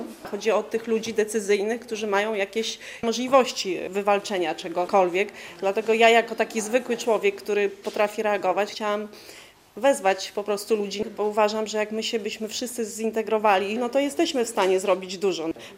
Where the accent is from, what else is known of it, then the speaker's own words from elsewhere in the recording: Warsaw, Masovian Voivodeship, Poland; Przyjechałam z Warszawy